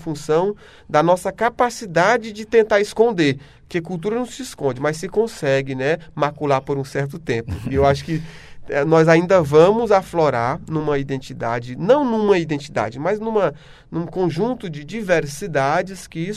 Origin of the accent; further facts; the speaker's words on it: Piripiri, Piauí, Brazil; now in Teresina, Brazil; Eu, por exemplo, sou de Piripiri e estou aqui a serviço da capital.